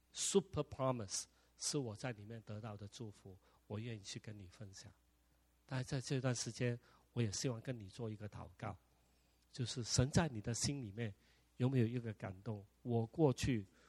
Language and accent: Chinese; Chaozhou, Guangdong, China; 我年轻的时候我很霸道的啊，我潮州人啊